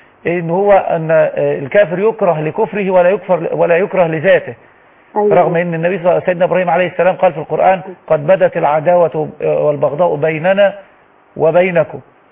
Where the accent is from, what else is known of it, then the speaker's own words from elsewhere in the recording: Sharqia Governorate, Egypt; now in Giza, Egypt; قلت له من مصر. قال لي منين مصر يعني؟ فانا ما قلتش من الشرقيه طبعا، قلت ايه المكان اللي انا ساكن فيه؟ قلت له من الهرم.